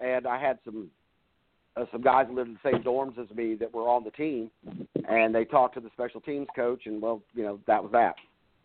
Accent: Denver, Colorado, United States; I'm not a Cowboys fan. I'm a Broncos fan. Growing up in Denver.

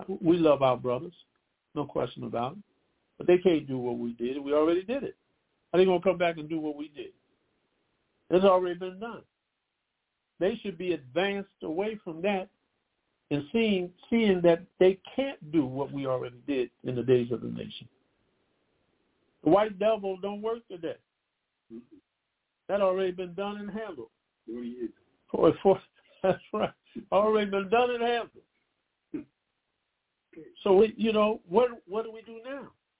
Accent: United States; I'm not interested in being African. I'm an American.

